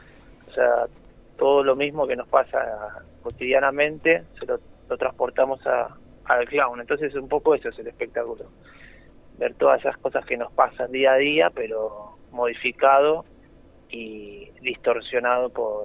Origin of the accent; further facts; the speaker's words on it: Buenos Aires, Argentina; Yo soy de Buenos Aires, ahora vivo en tantos lugares, y estoy de pasada por aquí.